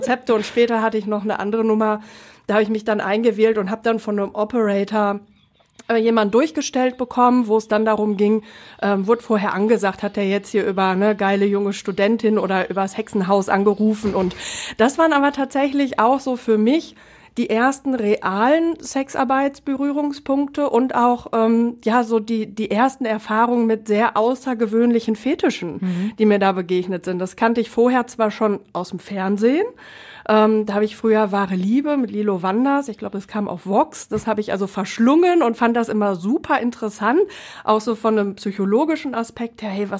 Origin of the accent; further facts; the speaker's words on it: Bochum, North Rhine-Westphalia, Germany; also born or lived in Marl; Oh, aufgewachsen auch in verschiedenen Städten des Ruhrgebietes. Zunächst in Bochum und danach sind wir in eine kleine Stadt verzogen, nach Mahl.